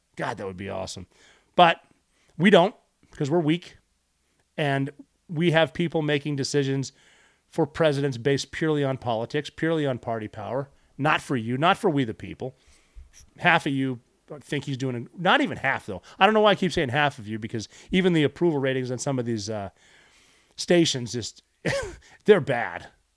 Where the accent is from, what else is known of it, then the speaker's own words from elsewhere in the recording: United States; I am an American.